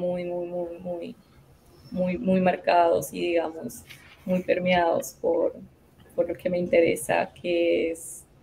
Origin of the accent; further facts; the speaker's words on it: Barranquilla, Atlántico, Colombia; si bien crecí en la ciudad, en Barranquilla, crecí en un barrio popular, en un barrio pobre